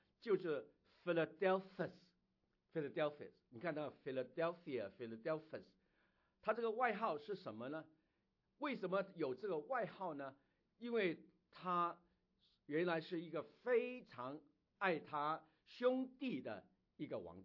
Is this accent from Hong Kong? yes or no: yes; Hong Kong; moved away; 我们还是不是以前我们一般从香港来的人，我们香港人的教会呢？